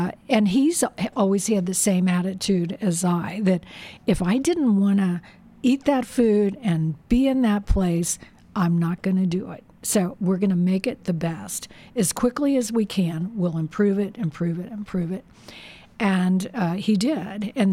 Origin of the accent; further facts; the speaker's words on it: Covington, United States; In Covington.